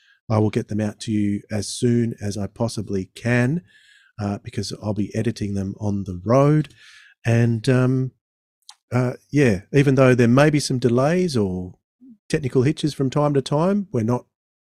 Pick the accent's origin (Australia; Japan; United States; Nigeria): Australia; Sydney, New South Wales; So I grew up in Sydney, so I can give these jokes.